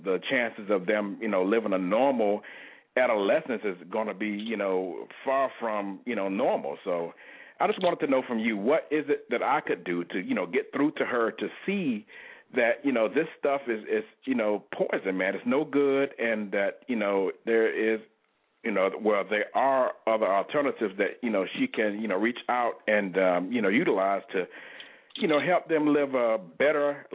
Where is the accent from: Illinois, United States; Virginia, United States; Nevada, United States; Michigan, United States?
Virginia, United States; Portsmouth; and I'm from Norfolk, Virginia, by the way, actually Portsmouth, Virginia. That's my hometown.